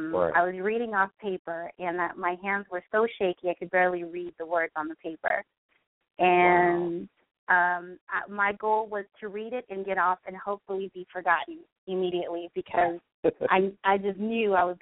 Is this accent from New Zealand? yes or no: no; Los Angeles, California, United States; Born and raised in Los Angeles. I moved just north of Hollywood when I was four years old, and this is where I've been ever since. So I'm a native L.A. Cali girl.